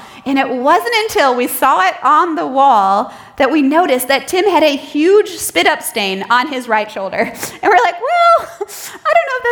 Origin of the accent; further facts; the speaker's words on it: Detroit, Michigan, United States; I grew up in the Metro Detroit area in a loving but non-Christian home